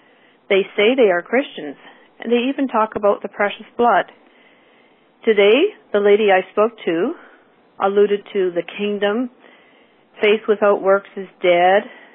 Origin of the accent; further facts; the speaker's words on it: Toronto, Ontario, Canada; I come from Toronto, Ontario, Canada